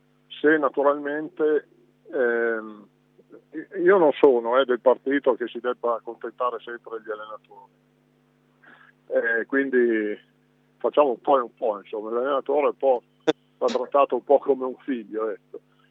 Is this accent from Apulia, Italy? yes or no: no; Fontanellato, Emilia-Romagna, Italy; come si dice dalle mie parti, al campo comunale di Fontanellato, qualche scarpone